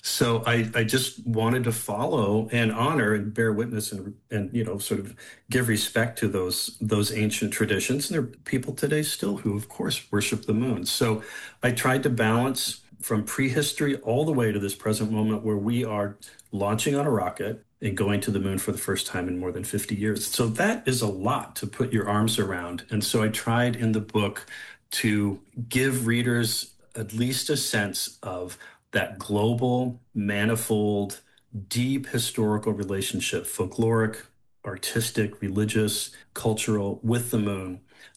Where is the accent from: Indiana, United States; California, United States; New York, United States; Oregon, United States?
Indiana, United States; Indianapolis; now in Utah, United States; I grew up in Indianapolis, Indiana, not a place of sublime landscapes, just to be gentle about that.